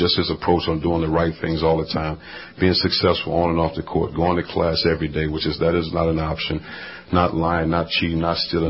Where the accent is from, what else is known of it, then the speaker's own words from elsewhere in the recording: East St. Louis, Illinois, United States; But growing up in East St. Louis, I think that's why one of the reasons why I'm standing here today